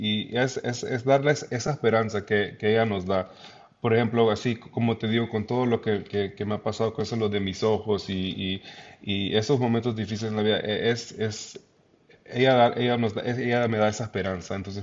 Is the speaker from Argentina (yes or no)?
no; El Salvador; now in Canberra, Australia; La familia, estamos, venimos de El Salvador y pues sí, es algo que. No había otra opción